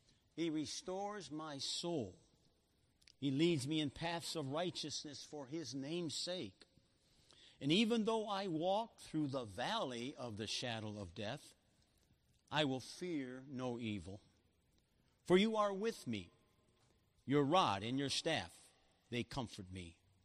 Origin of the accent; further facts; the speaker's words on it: Chicago, Illinois, United States; And I reflect back that I'm a product of the Chicago public schools. I grew up on the South Side.